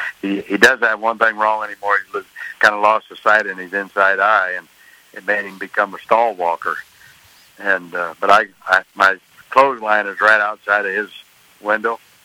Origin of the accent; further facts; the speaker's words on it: Grand Island, Nebraska, United States; I lived with my grandparents, and my grandpa trained horses, so I went with him in the summertime.